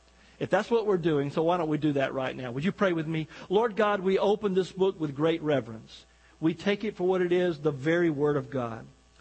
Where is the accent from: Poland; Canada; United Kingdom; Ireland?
United Kingdom; Scotland; accent: Scottish; Now, somebody just chuckled at my Scottish accent. Come on, be nice to me here, all right?